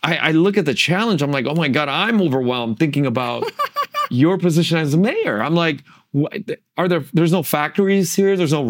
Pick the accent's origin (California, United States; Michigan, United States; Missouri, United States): California, United States; Los Angeles; We're not from Orange County. Sounds like you're from San Bernardino. I'm from LA.